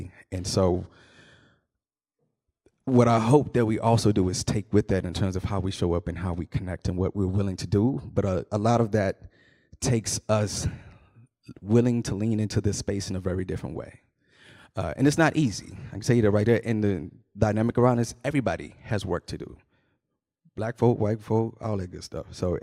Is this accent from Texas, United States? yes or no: yes; Dallas, Texas, United States; I'm from Dallas, born and raised. I grew up in the South, and so I was Baptist, grew up Baptist.